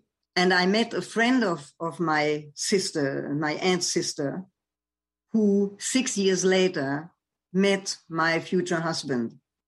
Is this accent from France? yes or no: yes; France; accent: German; English is a second language; also born or lived in Germany; up in France, which was a very anti-Semitic country and still is. And having a slight German accent in my French, so people were asking me if I were from Alsace or from Belgium or from somewhere else than Paris.